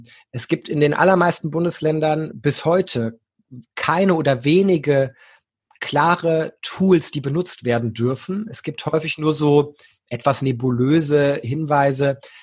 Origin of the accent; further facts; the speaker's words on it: Hanover, Lower Saxony, Germany; auch hier aus Hannover, wo ich herkomme.